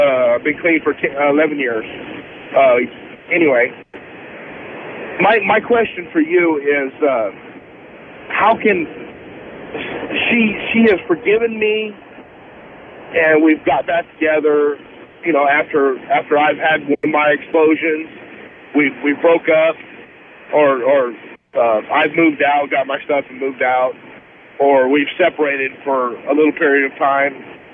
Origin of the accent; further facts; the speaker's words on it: Bakersfield, California, United States; a mental health person in my hometown of Bakersfield.